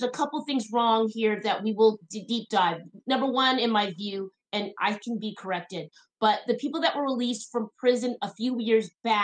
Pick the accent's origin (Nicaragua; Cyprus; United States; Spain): United States; West Covina, California; I'm from West Covina.